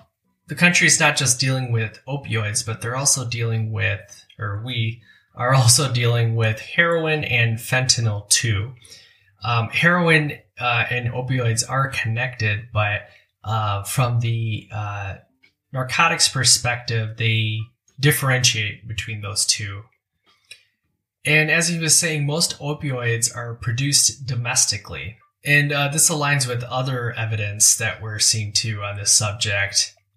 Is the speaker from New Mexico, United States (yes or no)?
no; Ann Arbor, Michigan, United States; Actually, in my hometown, Ann Arbor, Michigan, we have a company here called Ground Cover